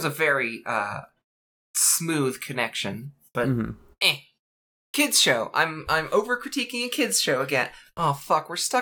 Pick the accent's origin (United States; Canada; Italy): Canada; I grew up in Canada, and now I'm just...